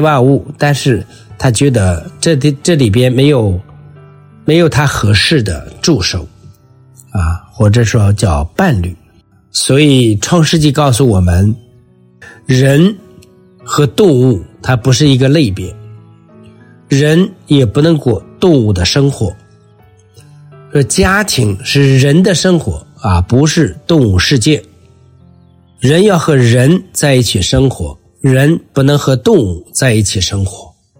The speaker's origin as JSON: {"language": "Chinese", "country": "China", "said": "我们中国人说男大当婚，女大当嫁"}